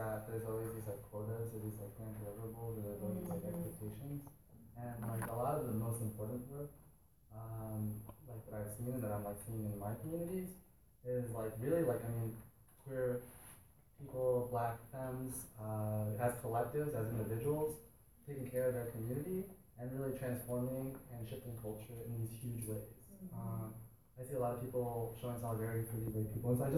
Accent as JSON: {"language": "English", "town": "Chicago", "region": "Illinois", "country": "United States", "said": "I'm from Chicago."}